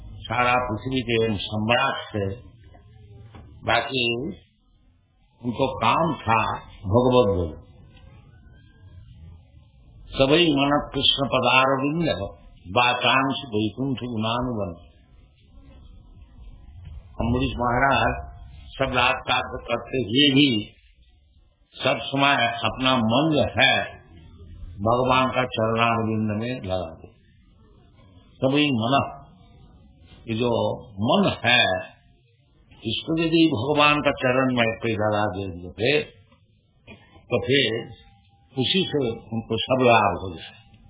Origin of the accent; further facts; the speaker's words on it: Kolkata, West Bengal, India; हिंदी बोलने में ज्यादा अभ्यास नहीं है और हमारा शरीर भी कलकत्ता है, हिंदी हमारी मातृभाषा भी है और गुजराती गुजराती भी बोल नहीं सकता, थोड़ा थोड़ा तो समझ लेता हूँ।